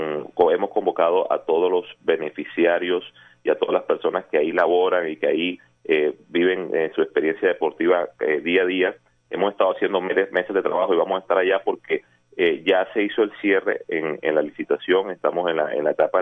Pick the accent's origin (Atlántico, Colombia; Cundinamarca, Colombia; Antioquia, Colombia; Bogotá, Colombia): Atlántico, Colombia; Barranquilla; como barranquillero y como colombiano